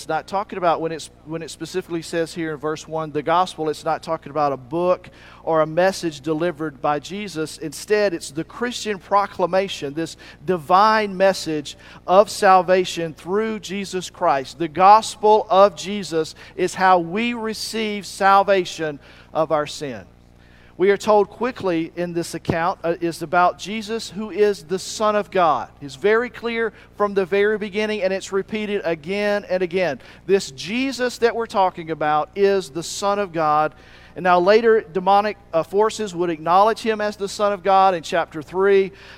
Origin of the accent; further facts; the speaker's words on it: Alabama, United States; Now, I'm from Alabama, so I know, but it's a little bit more nasally, right?